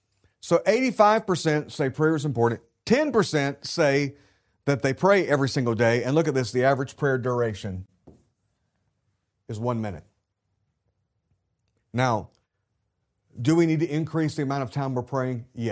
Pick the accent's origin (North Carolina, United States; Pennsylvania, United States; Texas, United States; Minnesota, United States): North Carolina, United States; I say howdy. I'm from North Carolina.